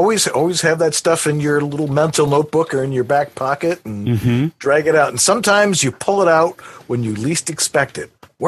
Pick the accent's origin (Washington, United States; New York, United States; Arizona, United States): New York, United States; Buffalo; accent: Buffalo; See, now in Buffalo, we don't have an accident. We just talk like this. Hey, we're from Buffalo. No accent.